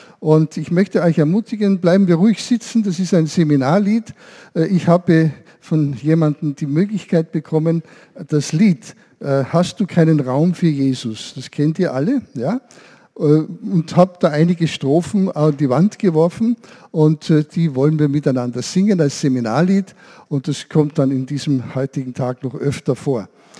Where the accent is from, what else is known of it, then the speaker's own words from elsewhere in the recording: Klagenfurt, Carinthia, Austria; Und wir kommen aus Klagenfurt.